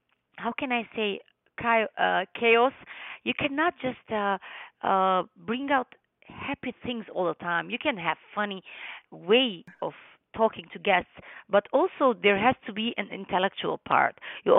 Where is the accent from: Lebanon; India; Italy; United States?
Lebanon; born there; first language Armenian; English is a second language; English is my fourth language. I speak Armenian, which is my mother tongue, because I am the granddaughter of Armenian genocide survivors, and I was born in Lebanon, and I was born and I started speaking Armenian and listening Armenian from my parents.